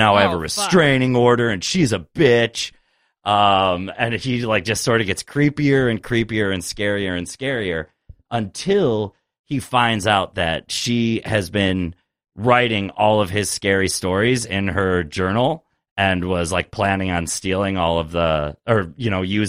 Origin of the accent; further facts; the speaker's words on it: New York City, New York, United States; I'm from New York City.